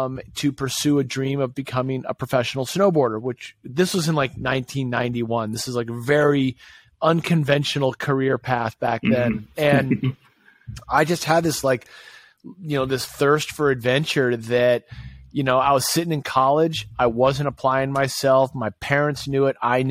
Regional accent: Gloucester, Massachusetts, United States; also born or lived in Winchester; So I was raised just outside of Boston, Massachusetts. So I was actually raised in a little fishing town called Gloucester. And I spent my formative years, middle school, high school, in a little town called Winchester.

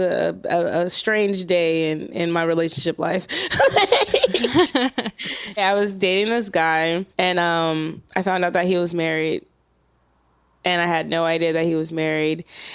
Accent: Los Angeles, California, United States; okay, like I'm from South Central LA and I just feel

